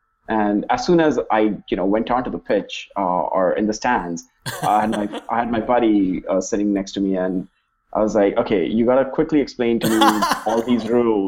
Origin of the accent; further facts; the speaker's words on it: India; so I grew up in India, and the feed that we used to get back in India